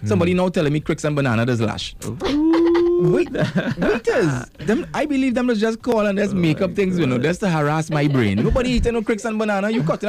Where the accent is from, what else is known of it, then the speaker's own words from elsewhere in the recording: Trinidad & Tobago; And people just tell me I'm not a Trinidadian because I've never tried this delicacy.